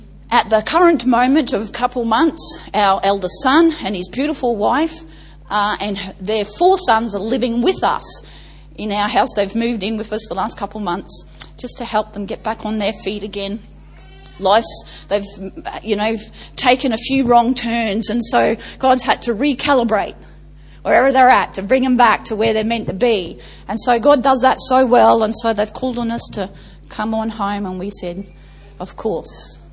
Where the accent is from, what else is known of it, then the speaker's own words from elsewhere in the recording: Australia; and I was ostracized because I'm Australian, they're New Zealand, they didn't want me in their family.